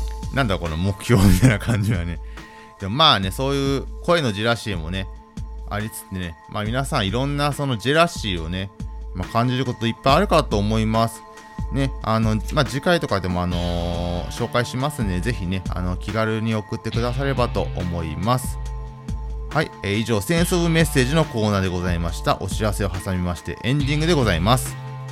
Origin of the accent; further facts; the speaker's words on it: Ibaraki, Japan; 僕茨城出身で、大阪の茨城じゃないですよ、茨城県の方ね、